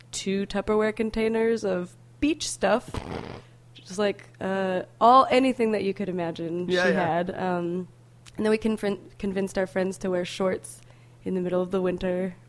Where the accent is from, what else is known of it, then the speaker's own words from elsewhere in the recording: Butte, Montana, United States; born there; now in Seattle, United States; For like 10 years, but I was born in Montana, in Butte